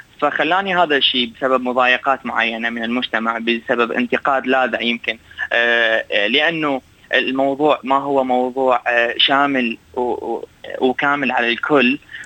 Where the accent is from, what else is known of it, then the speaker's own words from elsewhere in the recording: Iraq; now in Australia; عندنا في العراق وفي بلداننا العربية